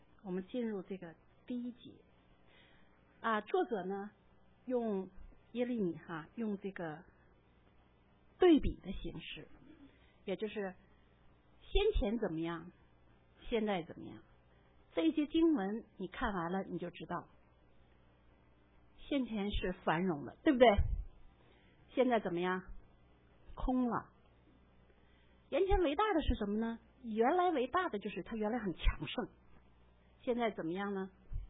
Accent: Shanghai, China; 比如说我是从上海过来的，我在上海去南京非常方便

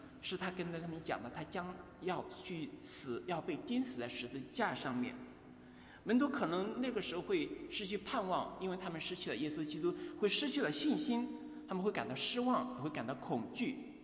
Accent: China; 我们中国人说的十月怀胎所经历的胎儿在腹中成长给自己带来的酸甜苦楚自己最清楚

